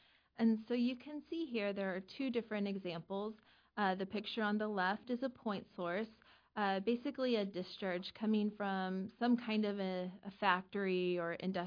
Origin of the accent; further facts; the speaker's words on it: El Dorado, Kansas, United States; So I'm from El Dorado, Kansas. It's a fairly small town outside of Wichita, and just grew up in the country.